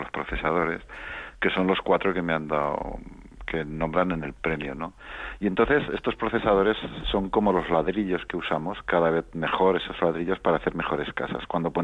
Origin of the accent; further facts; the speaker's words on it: Aragon, Spain; mi tierra, que es Aragón